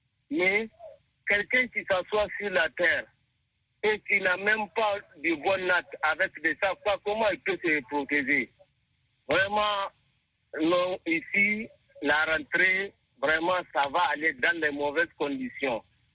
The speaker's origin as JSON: {"language": "French", "town": "Tanda", "region": "Dosso", "country": "Niger", "said": "je suis Nigérien, je vis à Tanda, je suis Tandalais, dans le département de Gaya, région de Dosso, Niger."}